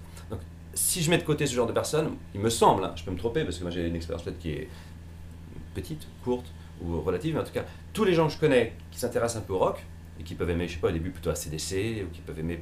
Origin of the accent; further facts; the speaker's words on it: Lyon, Auvergne-Rhône-Alpes, France; also born or lived in Roanne; Donc moi, j'ai passé mon adolescence à Lyon, mon enfance à Roanne, mais mon adolescence à Lyon.